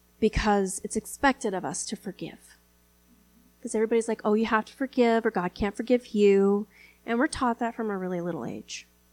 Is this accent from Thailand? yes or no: yes; Thailand; growing up in Thailand and going to Bangkok all the time